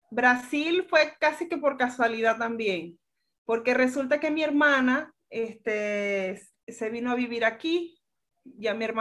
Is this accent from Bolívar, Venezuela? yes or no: yes; Ciudad Bolívar, Bolívar, Venezuela; yo le decía a mis papás, yo soy de Ciudad Bolívar.